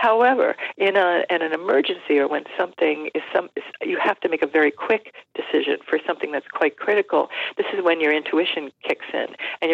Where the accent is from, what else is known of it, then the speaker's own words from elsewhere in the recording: Long Island, New York, United States; I lived on Long Island. I'm from New York, mm-hmm.